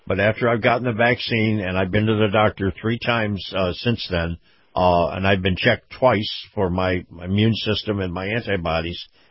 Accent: New York, United States; I'm from New York. I know the way they act in New York City.

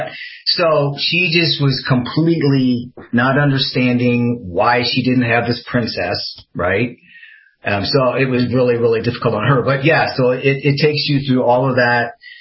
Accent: Midwest, United States; I mean, I grew up in the Midwest, you know, nobody didn't know what, people didn't know you could have sex changes

